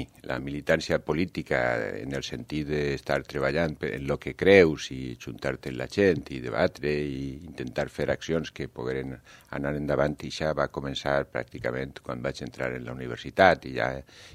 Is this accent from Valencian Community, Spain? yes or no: yes; Valencia, Valencian Community, Spain; que sóc jo de València